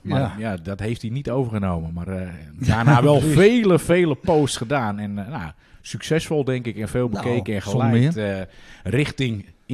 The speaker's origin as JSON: {"language": "Dutch", "town": "Oudedijk", "country": "Netherlands", "tie": "born or raised there", "said": "Ja, ik ben in Oudedijk geboren. Zoals wel bekend"}